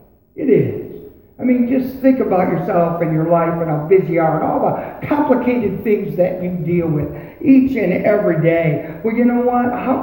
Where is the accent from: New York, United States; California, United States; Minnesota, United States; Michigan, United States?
Michigan, United States; accent: Michigan; My Michigan accent won't let my tongue curl that way.